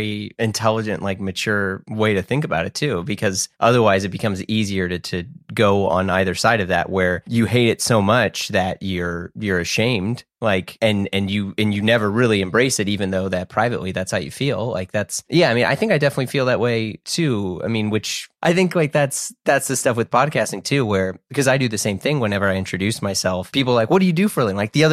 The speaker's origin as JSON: {"language": "English", "country": "United States", "tie": "born or raised there", "said": "I grew up in a neighborhood like this and this and this, but like still I grew up in the United States."}